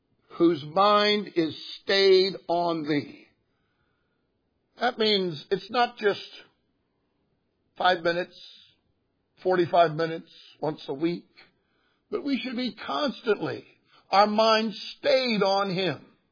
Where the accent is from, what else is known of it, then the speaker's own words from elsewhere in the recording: California, United States; I come from California originally, and you know, the Sea of Galilee is about the size of Lake Tahoe.